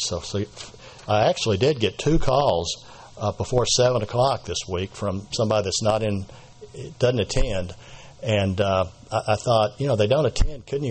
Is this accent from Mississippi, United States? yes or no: no; Nashville, Tennessee, United States; I grew up in Nashville, Tennessee, and my parents, I had really good parents.